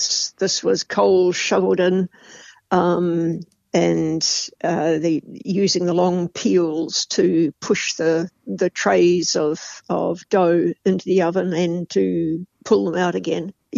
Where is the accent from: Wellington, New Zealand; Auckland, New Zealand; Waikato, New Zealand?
Wellington, New Zealand; Masterton; I was born in Whakaoriori, Masterton. And in fact, I lived most of the time that I was in Masterton on Te Oriori Road, right across from the hospital. As a child, I got to know Masterton really well.